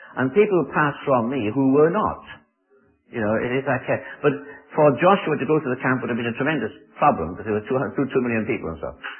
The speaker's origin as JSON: {"language": "English", "region": "Wales", "country": "United Kingdom", "said": "I come from Britain, tell you a bit of English history. Though I'm Welsh"}